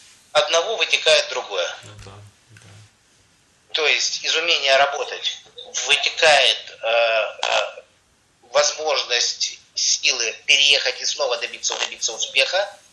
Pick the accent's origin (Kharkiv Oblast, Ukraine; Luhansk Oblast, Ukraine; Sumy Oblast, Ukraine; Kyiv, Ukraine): Kharkiv Oblast, Ukraine; Kharkiv; я из Харькова, это значит человек, который не балабол, который может достичь поставленной перед собой цели